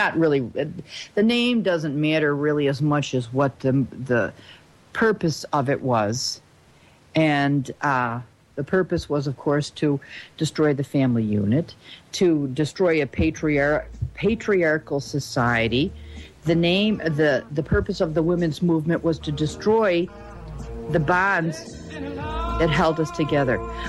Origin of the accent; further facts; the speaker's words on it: United States; Because, hey, I'm an American and this is our country. This is my country and I'm concerned about it.